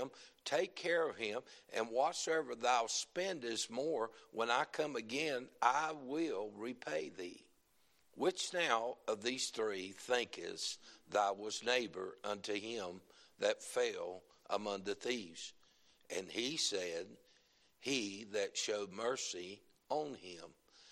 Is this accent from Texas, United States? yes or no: no; North Carolina, United States; But the problem is I'm from North Carolina. It takes longer to get out, amen.